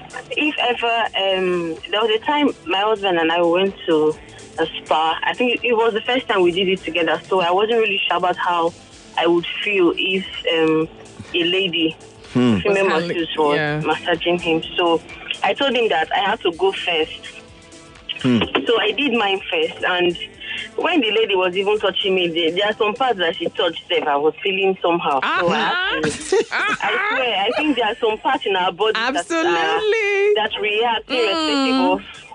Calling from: Badagry, Lagos, Nigeria; I'm calling from Badere.

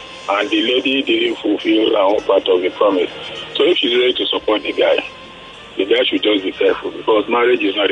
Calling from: Lekki, Lagos, Nigeria; calling from Lekki.

